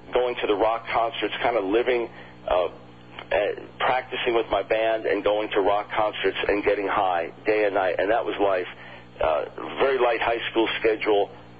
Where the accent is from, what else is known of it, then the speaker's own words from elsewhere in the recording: New York, United States; I was born in New York City, raised on Long Island, and I grew up in a conservative Jewish home.